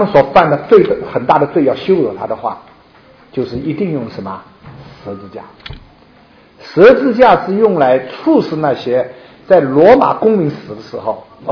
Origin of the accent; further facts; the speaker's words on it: Shanghai, China; 应该是我们上海人石和蛇分不清楚